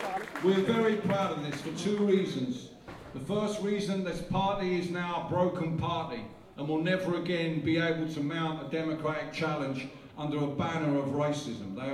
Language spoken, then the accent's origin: English; East London, London, United Kingdom; town where I was born in East London, where I grew up, used to have a big car factory.